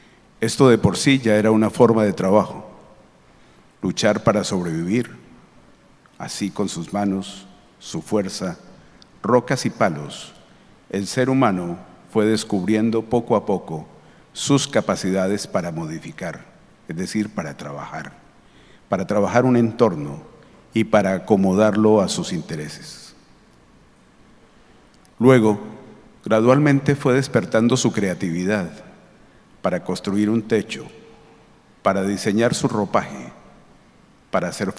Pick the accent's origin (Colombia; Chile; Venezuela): Colombia; como un colombiano más